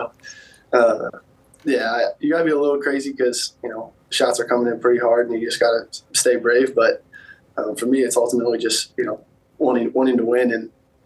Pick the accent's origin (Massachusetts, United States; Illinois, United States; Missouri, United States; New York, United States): Missouri, United States; St. Louis; I'd say St. Louis do well just for my hometown